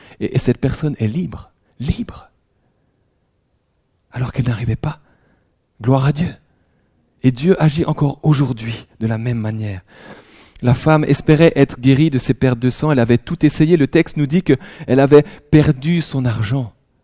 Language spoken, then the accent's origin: French; Grand Est, France; also born or lived in Switzerland; je suis franco-suisse de naissance, ma maman étant aussi suisse, mais j'ai grandi en Alsace.